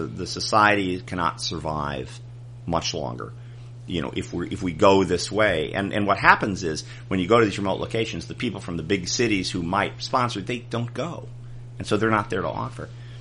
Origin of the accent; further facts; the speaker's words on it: Cleveland, Ohio, United States; I'm from Cleveland originally, so I'm allowed to bash Cleveland.